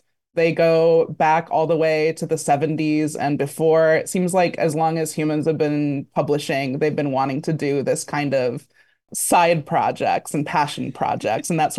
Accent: Aurora, Illinois, United States; I liked growing up in Aurora. It's a big suburb, and we were at the end of the BNSF train line. So as soon as I was old enough, I was taking the train downtown to Chicago as much as I could.

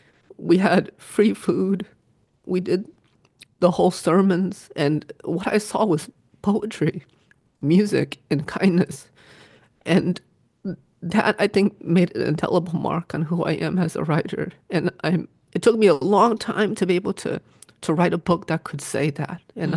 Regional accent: Hartford, Connecticut, United States; moved away; And growing up in Hartford, I didn't realize that Connecticut had a reputation of being very wealthy, private schools, yachts, mansions, until I left and went to New York and people said things like, oh, you're from Connecticut, so fancy.

